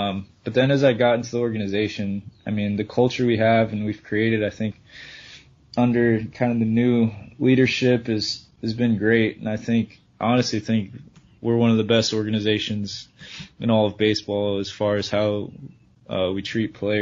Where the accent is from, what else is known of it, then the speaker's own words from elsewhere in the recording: Washington, United States; And just being able to play for kind of my hometown team, you know, I've been a Mariners fan my entire life.